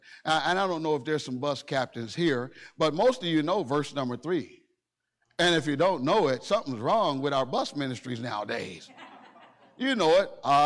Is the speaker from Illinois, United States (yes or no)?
yes; Chicago, Illinois, United States; I'm just old country boy. I'm from Chicago by way of Mississippi. All my folks are from down south, but they had me born up north.